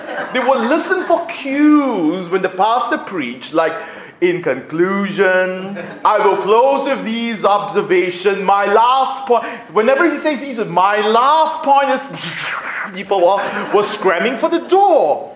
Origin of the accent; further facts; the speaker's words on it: Singapore; When I was growing up in Singapore, we came from a very large church.